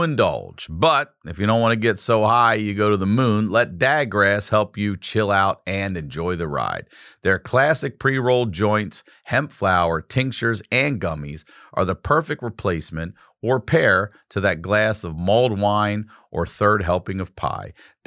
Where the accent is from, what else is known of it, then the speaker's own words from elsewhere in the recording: Baltimore, Maryland, United States; I'm from Baltimore originally. I went back to visit my cousins in Ocean City, Maryland, right?